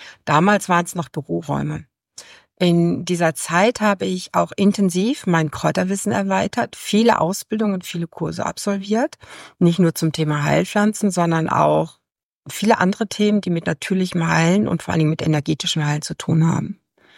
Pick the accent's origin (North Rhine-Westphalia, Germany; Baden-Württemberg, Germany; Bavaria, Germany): Baden-Württemberg, Germany; now in Westerwinkel, Germany; Ja, also ich werde diesen Sommer 60 Jahre alt. Ich bin in Heidelberg geboren und in den Wäldern von Odenwald groß geworden.